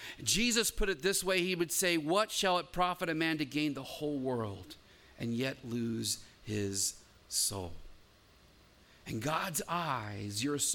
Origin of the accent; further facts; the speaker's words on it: Illinois, United States; No, okay, well, I'm from Illinois. Apparently it's an Illinois thing.